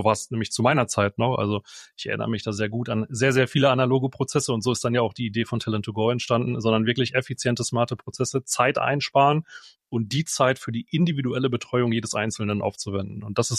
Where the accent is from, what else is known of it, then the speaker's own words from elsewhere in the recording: Bochum, North Rhine-Westphalia, Germany; moved away as an adult; Ich bin gebürtiger Bochumer, ich komme aus dem Ruhrgebiet, tief im Westen, ehrlicherweise, da komme ich her, habe da 30 Jahre gelebt, bin dort aufgewachsen und irgendwann hat es uns mit der Familie in die Pfalz gezogen.